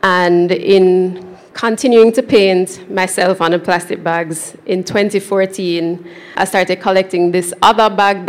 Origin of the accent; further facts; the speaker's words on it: Saint Elizabeth Parish, Jamaica; now in Kingston, Jamaica; I was not from Kingston. I don't live in Kingston. Well, I live in Kingston now, but I was from St. Elizabeth, which at the time was a 3.5-hour drive.